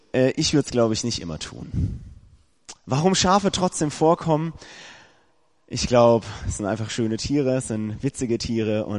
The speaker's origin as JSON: {"language": "German", "region": "Baden-Württemberg", "country": "Germany", "said": "Ich komme aus Baden-Württemberg, aus Südbaden."}